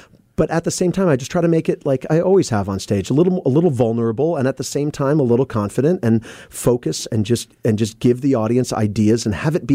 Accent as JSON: {"language": "English", "town": "Seattle", "region": "Washington", "country": "United States", "said": "from Seattle, Washington"}